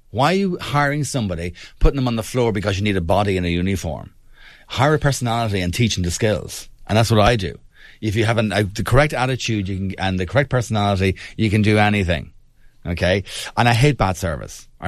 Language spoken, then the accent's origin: English; Kilkenny, Leinster, Ireland; Well, I'm from Kilkenny originally, but my parents are Kilkenny, so it's like we used to do that down there.